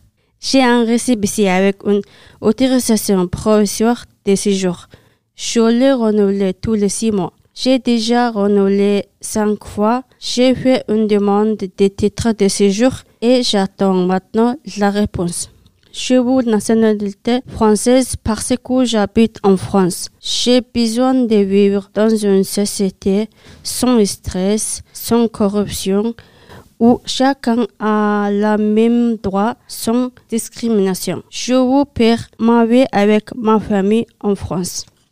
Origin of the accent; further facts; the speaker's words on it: Mongolia; first language Mongolian; French is a second language; je viens de Mongolie. L'école est obligatoire de 6 à 18 ans dans mon pays.